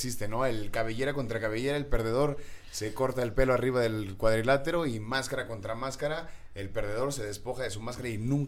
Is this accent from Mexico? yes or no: yes; Mexico; nos representa como mexicanos